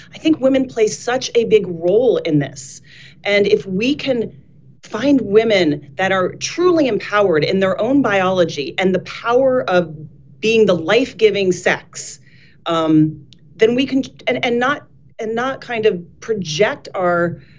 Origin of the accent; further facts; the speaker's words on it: United States; Like, we are American. We should be proud.